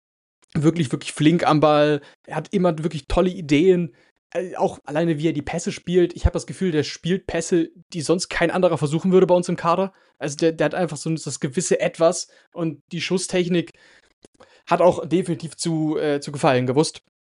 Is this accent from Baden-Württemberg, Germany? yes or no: no; Cologne, North Rhine-Westphalia, Germany; als gebürtiger Kölner und der jetzt aktuell auch immer noch hier wohnt